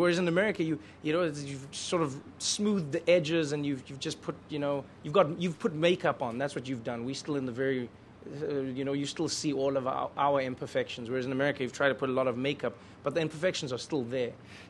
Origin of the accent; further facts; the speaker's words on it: South Africa; now in United States; because as a South African, obviously people relate to the stories because they were almost there with you while it was happening